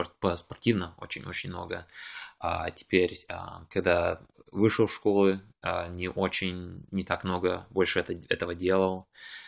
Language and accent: Russian; Russia; moved away; он говорит лучше, чем я, потому что он был старше, чем меня, когда он из России приехал. Но я, у меня акцента почти никто не знает, что у меня акцента нету русского.